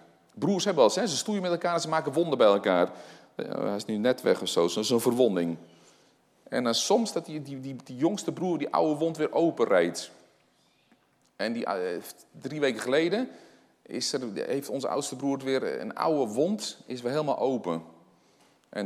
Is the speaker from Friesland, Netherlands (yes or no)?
no; Gouda, South Holland, Netherlands; Ik kom uit Gouda.